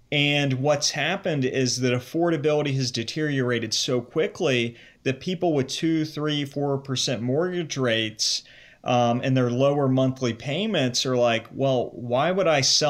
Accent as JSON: {"language": "English", "town": "Cincinnati", "region": "Ohio", "country": "United States", "tie": "born or raised there", "also_born_or_lived": "New York", "said": "So I am I grew up in the Cincinnati area. I lived in New York before the pandemic hit."}